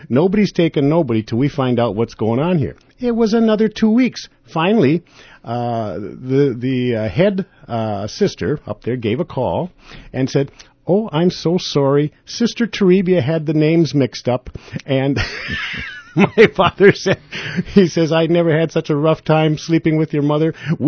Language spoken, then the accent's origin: English; Medford, Wisconsin, United States; also born or lived in Milwaukee; I was born in 1954 in Milwaukee at St. Vincent's Home for Unwed Mothers. Then I was adopted by two wonderful people … up in Medford, Wisconsin, north central Wisconsin.